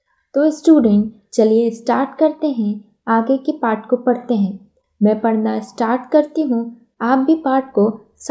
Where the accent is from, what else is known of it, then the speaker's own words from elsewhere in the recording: Madhya Pradesh, India; मैं मध्य प्रदेश से हूँ।